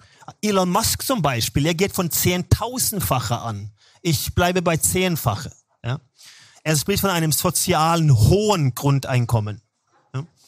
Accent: Norway; German is a second language; Und als Norweger finde ich die deutsche Sprache sehr mächtig und schön

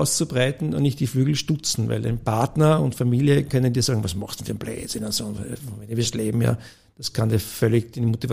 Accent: Vienna, Austria; ich bin in Wien groß geworden.

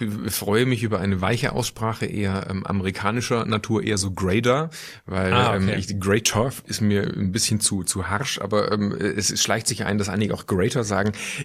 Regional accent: Schwäbisch Hall, Baden-Württemberg, Germany; also born or lived in Aachen; now in Cologne, Germany; Geboren in Aachen aufgewachsen, im Wesentlichen in Schwäbisch Hall, sozialisierter Schwabe, seit vielen Jahren aber mit vollem Enthusiasmus eingebürgerter Kölner.

